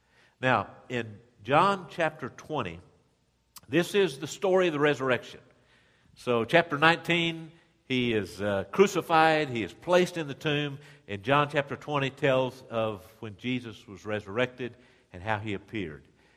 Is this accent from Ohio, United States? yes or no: no; Dallas, Texas, United States; I grew up here in Dallas. My parents were active in the church. My dad was a deacon from about 3 years old on. I've lived here in Dallas except when I went to college.